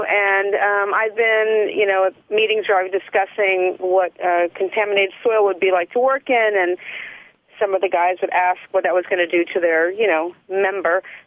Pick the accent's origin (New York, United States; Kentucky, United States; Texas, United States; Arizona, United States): Texas, United States; Houston; also born or lived in New Jersey / Northern California; now in Palm Springs, United States; I was born and raised in Houston. Mm-hmm. I lived in New Jersey. I worked in Newark. I lived in Northern California. And right now we live in Palm Springs.